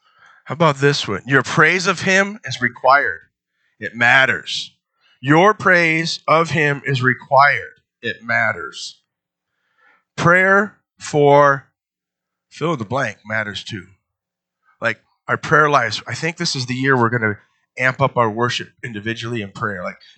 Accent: United States; We don't like this. We're American.

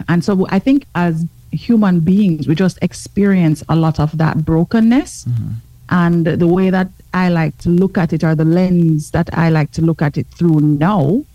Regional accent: Kingston, Jamaica; I actually grew up in an area called Mountain View, Jamaica. Mm-hmm. It's in Kingston. And I would say I grew up with my grandparents and my mom

